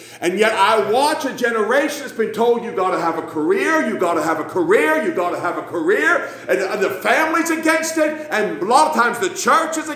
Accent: United States; I'm an American, so I got a sweatshirt, blue jeans.

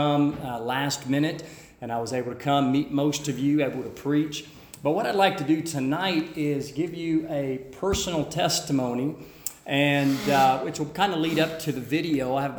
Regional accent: Alabama, United States; also born or lived in West Virginia; So I was born in West Virginia, raised in Alabama

